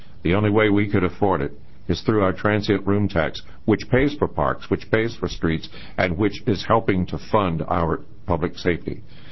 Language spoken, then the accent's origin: English; Lincoln City, Oregon, United States; from Lincoln City